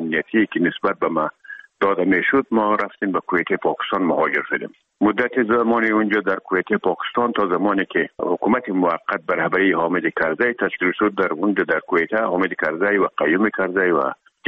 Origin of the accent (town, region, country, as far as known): Herat, Afghanistan